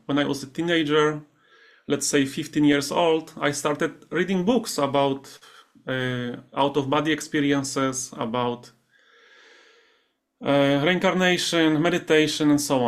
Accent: Poland; now in Spain; I'm originally from Poland, and I was traveling around different countries in Europe, teaching meditation, mindfulness in my younger age. And now I am here in Canary Islands.

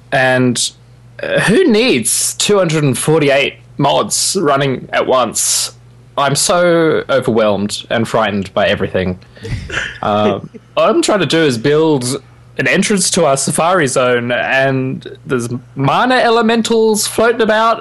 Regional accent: Australia; It's hard work being Australian sometimes, tell you what.

